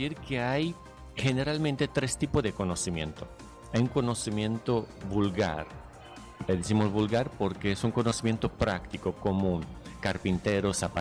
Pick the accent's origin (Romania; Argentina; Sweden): Romania; now in Valencia, Venezuela; Vengo de Rumanía, ¿no? De un país de Europa. Sin embargo, mi apellido, mi familia, es parte de la frontera de Rumanía, entonces era parte de la Unión Soviética con Rumanía